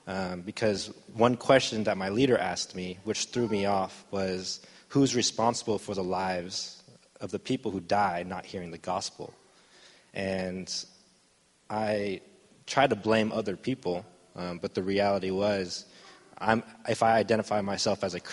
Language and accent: English; Tacoma, Washington, United States; I grew up here in Tacoma and moved into Federal Way. I went to WSU